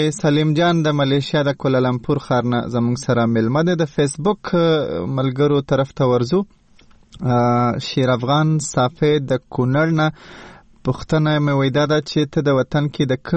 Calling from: Qatar; د قطر نه یم.

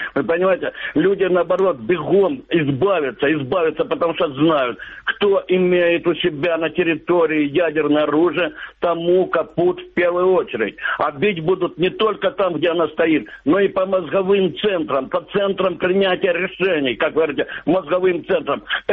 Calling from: Luhansk Oblast, Ukraine; Луганская область.

